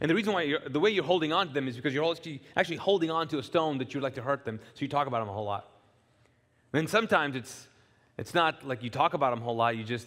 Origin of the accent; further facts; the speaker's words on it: Kuwait; now in United States; back where I grew up in Kuwait in the Middle East, it starts with someone pelting rocks and stones at you.